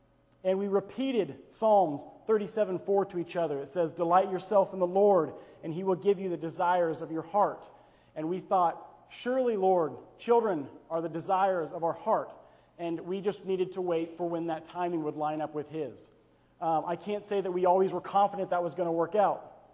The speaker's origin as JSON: {"language": "English", "region": "Kansas", "country": "United States", "also_born_or_lived": "Anchorage, United States", "said": "I'm originally from Kansas, moved to Alaska almost 4 years ago, and lived there for 3 years in Anchorage while I got my MFA"}